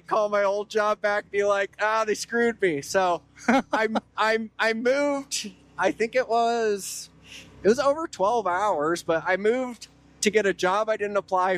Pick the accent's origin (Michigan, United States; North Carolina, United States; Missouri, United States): North Carolina, United States; That's a long story, but short story would be I grew up in North Carolina. I don't want to skip that part because a lot of people think I'm from Wyoming. I'm not from Wyoming.